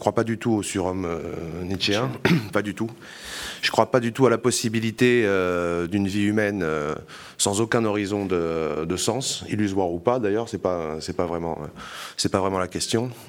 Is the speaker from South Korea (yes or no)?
no; Corsica, France; la disparition de ce monde chez moi en Corse